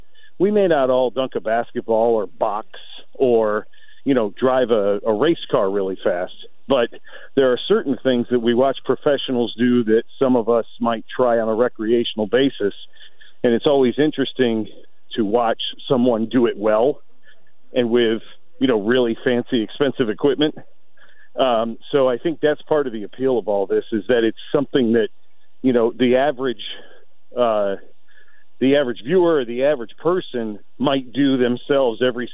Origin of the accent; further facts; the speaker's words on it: New York, United States; back when I was a kid in the area where I grew up in New York